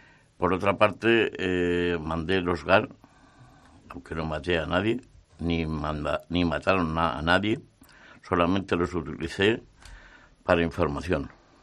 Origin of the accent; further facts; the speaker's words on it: Albacete, Castilla-La Mancha, Spain; Y yo, que soy de secano, soy de Albacete